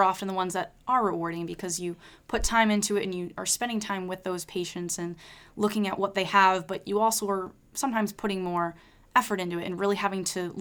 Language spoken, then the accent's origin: English; Connecticut, United States; Labs in high schools and middle schools, I didn't have that many, and I'm from Connecticut